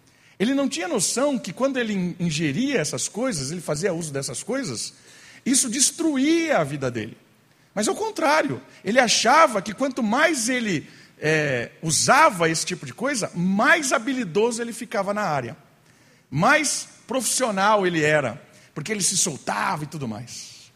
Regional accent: Atibaia, São Paulo, Brazil; a gente cresceu junto lá em Atibaia.

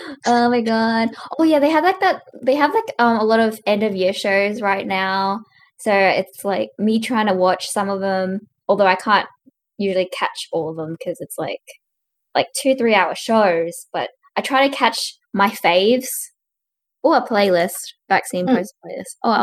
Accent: Australia; Well, I'm from Australia.

